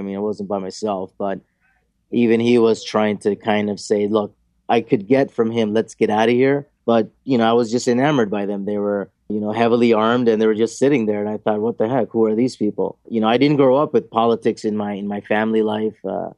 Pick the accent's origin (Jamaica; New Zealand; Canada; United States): Canada; Here I was from Canada.